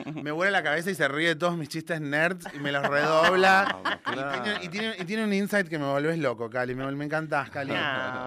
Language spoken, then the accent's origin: Spanish; Córdoba, Argentina; Y soy cordobés, nací en el barrio Maipú. Fui al colegio Caeiro.